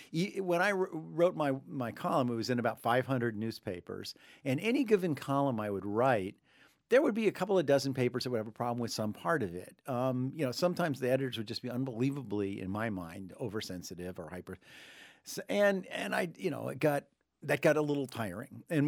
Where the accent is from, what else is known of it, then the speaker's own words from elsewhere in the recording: Armonk, New York, United States; I grew up in Armonk, New York, suburb of New York City. I was born in 47, grew up in the 50s and 60s there.